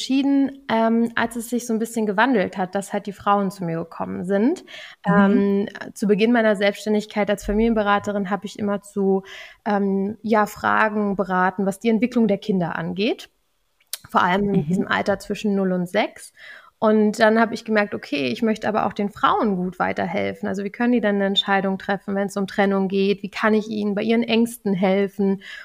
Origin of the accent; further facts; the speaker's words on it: Berlin, Germany; Ich komme aus Berlin. Ich wohne hier mit meinen 3 Kindern.